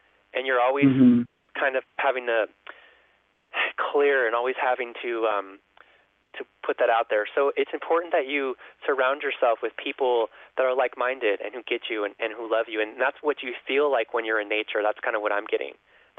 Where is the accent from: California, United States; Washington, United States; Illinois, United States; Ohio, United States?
California, United States; Okay, because I'm from the Bay Area, so I would love to be your friend.